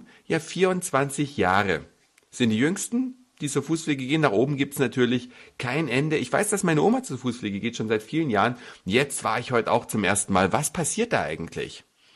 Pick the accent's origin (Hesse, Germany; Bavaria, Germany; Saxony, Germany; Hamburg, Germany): Hamburg, Germany; Und als Hamburger hat man es deswegen schon manchmal ein bisschen satt und denkt, schon wieder Feuerwerk.